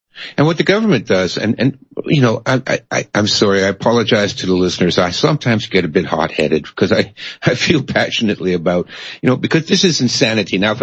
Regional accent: Canada; And me, as a Canadian, my taxes go to support her, too, right?

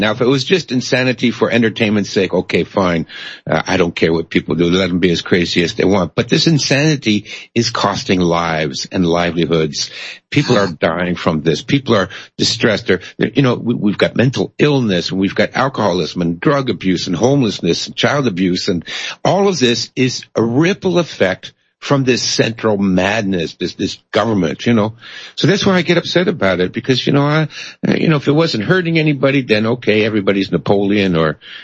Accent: Canada; And me, as a Canadian, my taxes go to support her, too, right?

